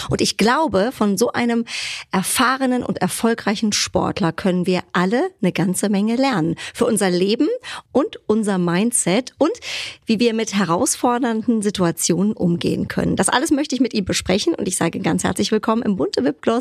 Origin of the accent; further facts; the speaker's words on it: Frankfurt, Hesse, Germany; ich als Frankfurter Mädche